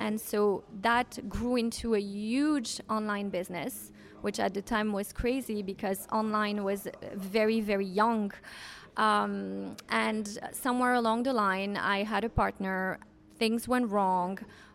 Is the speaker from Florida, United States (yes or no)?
yes; Miami, Florida, United States; also born or lived in New York; So really quickly, I was raised in Miami, so in the United States. I'm French American, born to French parents.